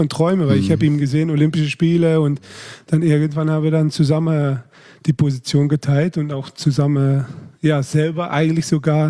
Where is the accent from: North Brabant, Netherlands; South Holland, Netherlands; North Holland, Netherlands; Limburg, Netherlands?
North Brabant, Netherlands; Deurne; born there; German is a second language; Ja, aber wir als Holländer sagen eigentlich immer gerne Holland.